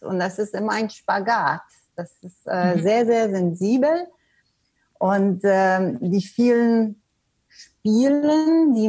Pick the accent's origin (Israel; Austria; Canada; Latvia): Canada; German is a second language; also born or lived in Sweden; now in Germany; Ich komme aus Kanada, ich habe auch in Schweden gelebt.